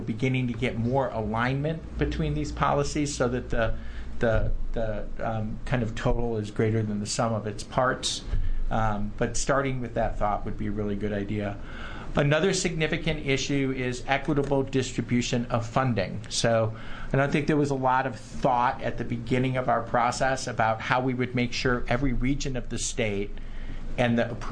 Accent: California, United States; as a Californian, I'm really proud of our state leading on this policy.

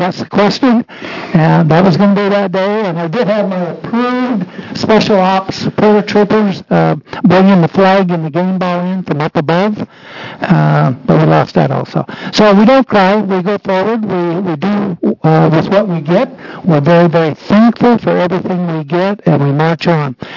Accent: Cottage Grove, Oregon, United States; I'm born and raised in Cottage Grove. I'm native Oregonian, and I never ever thought a little old country kid from Cottage Grove would be testifying in these hallowed halls.

